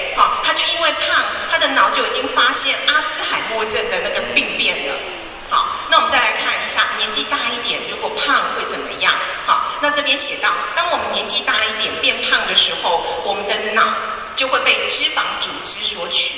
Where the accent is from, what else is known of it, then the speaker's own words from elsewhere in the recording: Taiwan; 那虽然说我们台湾人哈，我看散了哈，有变瘦了啦哈